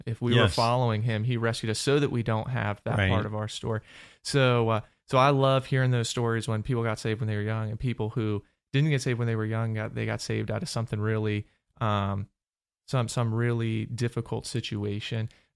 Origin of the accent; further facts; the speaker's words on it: Monrovia, Maryland, United States; Yeah, so I grew up in a really small town in Maryland called Monrovia, Maryland.